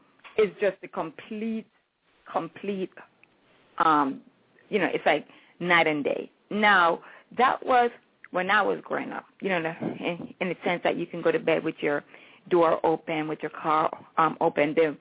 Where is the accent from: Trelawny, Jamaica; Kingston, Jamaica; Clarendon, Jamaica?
Trelawny, Jamaica; Falmouth; now in New York, United States; But that's because I was raised in Falmouth in the parish of Trelawney.